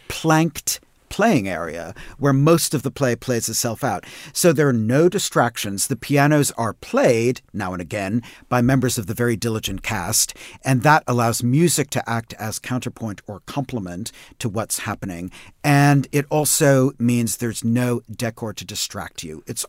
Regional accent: United States; and I say this as an American

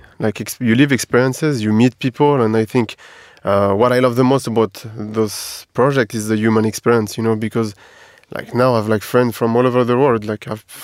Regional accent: France; I was born and raised in France.

